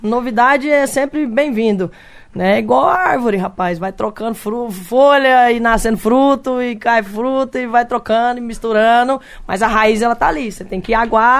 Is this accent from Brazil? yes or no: yes; Cuiabá, Mato Grosso, Brazil; born there; Eu nasci em Cuiabá, Mato Grosso.